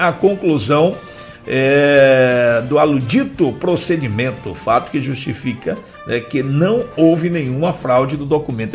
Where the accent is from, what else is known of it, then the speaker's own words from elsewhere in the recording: Lagoa Encantada, Brazil; sou da Lagoa Encantada. Queria saber que dia vai chegar merenda pra escola.